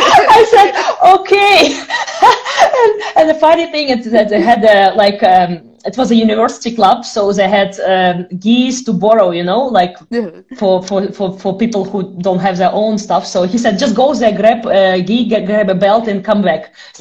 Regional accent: Russia; English is a second language; moved away; also born or lived in Netherlands / Ireland; I am originally from Russia, but the last 15 years or so, I've been around elsewhere in Europe, so mostly in the Netherlands and in Ireland, so kind of in between two countries.

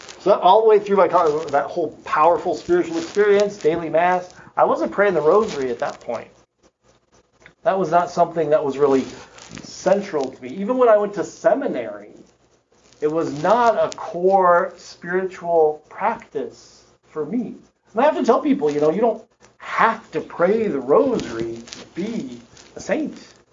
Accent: Wyoming, United States; because we grew up in Wyoming, you know.

